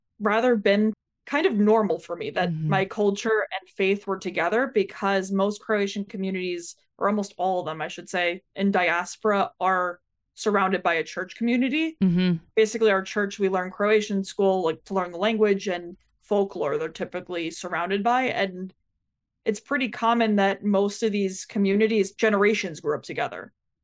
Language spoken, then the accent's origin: English; Queens, New York, United States; growing up in the New York City area, I grew up in Queens.